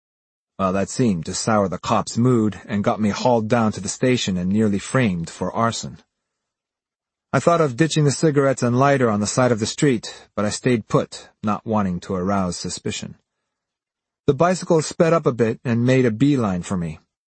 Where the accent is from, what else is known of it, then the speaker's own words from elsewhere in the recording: Japan; Despite being born and raised in Japan, I was still considered a foreign resident, so I was required to be registered as one and have an alien registration card.